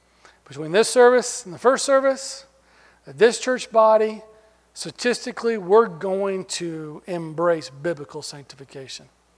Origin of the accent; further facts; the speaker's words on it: United States; Since we're Americans, we're Christians, we can be the USS. We're the American Christians.